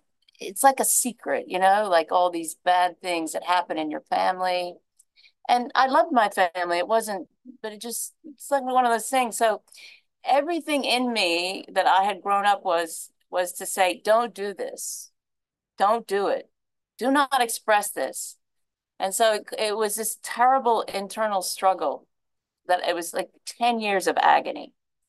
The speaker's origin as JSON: {"language": "English", "town": "Birmingham", "region": "Alabama", "country": "United States", "tie": "born or raised there", "said": "I grew up in Alabama, Birmingham, even though my parents are from upstate New York."}